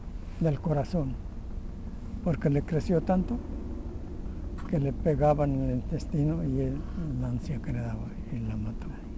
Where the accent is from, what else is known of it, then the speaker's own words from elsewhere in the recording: Mexico; Yo la seguí, porque yo vine fregado de México. Ya no había trabajo.